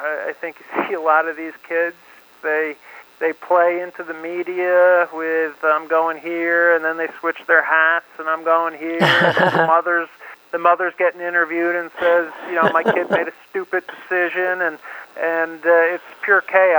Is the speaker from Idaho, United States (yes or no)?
no; New Jersey, United States; Obviously, I'm from New Jersey